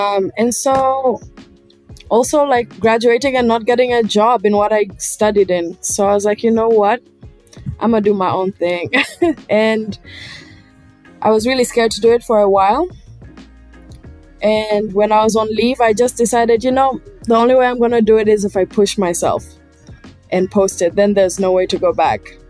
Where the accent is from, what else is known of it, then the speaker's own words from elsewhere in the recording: Tanzania; I'm from Tanzania. I live in Dar es Salaam, which is way too hot right now.